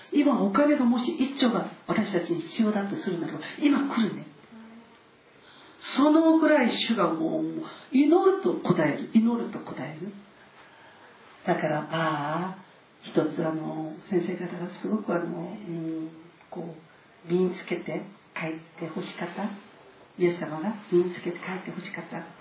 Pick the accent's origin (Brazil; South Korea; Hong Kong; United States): South Korea; now in Japan; 今度私たち韓国人2人ダメなの。